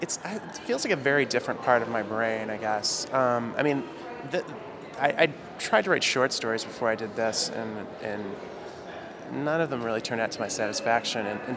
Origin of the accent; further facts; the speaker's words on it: Michigan, United States; I grew up in just outside of Detroit, and sort of, all of the major knife grinders in the Detroit metropolitan area were somehow related to me